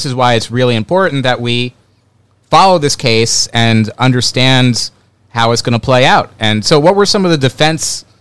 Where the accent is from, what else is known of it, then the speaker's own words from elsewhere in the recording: New York, United States; but I'm from New York, you know. It's a different story up here.